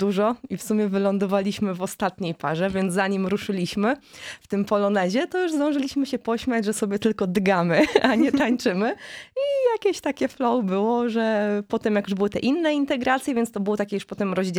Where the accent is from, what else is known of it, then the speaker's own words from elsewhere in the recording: Wrocław, Lower Silesian Voivodeship, Poland; Sami jesteśmy z Wrocławia